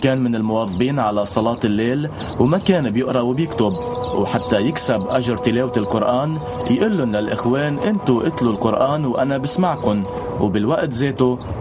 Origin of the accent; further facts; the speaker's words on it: Jwaya, South Governorate, Lebanon; بضيعتنا جوية